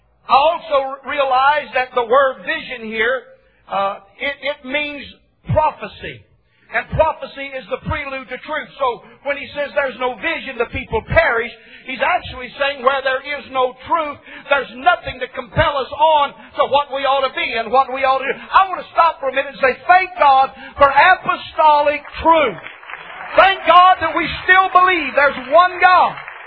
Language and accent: English; Michigan, United States; while traveling from the state of Florida back to my home state of Michigan.